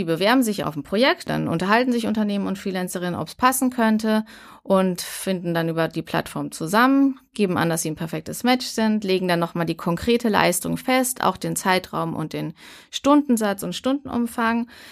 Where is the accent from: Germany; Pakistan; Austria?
Germany; North Rhine-Westphalia; Ich komme aus der Nähe von Bonn.